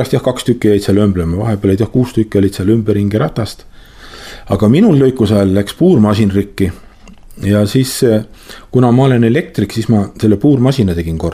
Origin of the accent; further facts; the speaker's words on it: Saare County, Estonia; ma ei ole kohalik, et ma ei oska teile teed näidata ka midagi, et ma olen Saaremalt